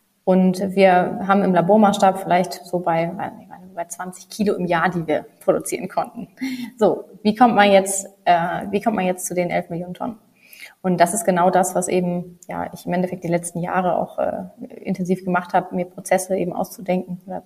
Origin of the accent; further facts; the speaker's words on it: Hamburg, Germany; Ich muss auch was gestehen, ich bin Hamburgerin.